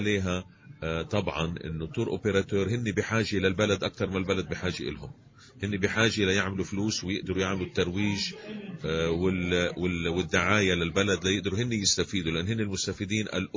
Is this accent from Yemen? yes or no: no; Tunisia